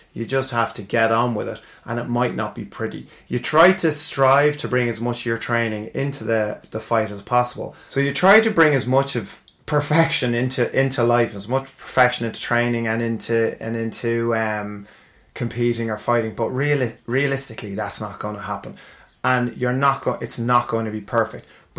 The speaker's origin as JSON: {"language": "English", "country": "Ireland", "said": "We like to think that our problems are going to go away if we bury our head, especially I think as an Irish culture, if you bury your head in the sand, you don't deal with it"}